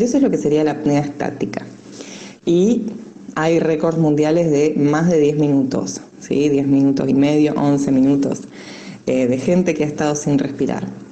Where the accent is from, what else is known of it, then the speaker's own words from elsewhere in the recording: Río Colorado, Río Negro, Argentina; now in Bahía Blanca, Argentina; bueno, soy oriunda de Río Colorado, un pueblo de la provincia de Río Negro, y actualmente, hace unos años, vivo en Bahía Blanca, al sur de la provincia de Buenos Aires